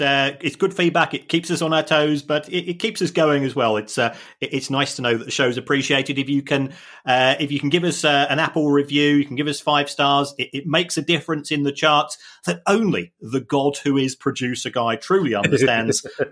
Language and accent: English; England, United Kingdom; even though I'm based on the South Coast, a chance to go to Glasgow, to go to Ibrox. As an away fan, as an English fan